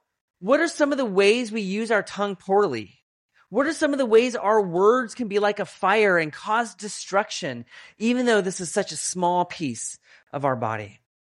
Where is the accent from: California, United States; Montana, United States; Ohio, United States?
California, United States; We're from California, and that happens every year in California.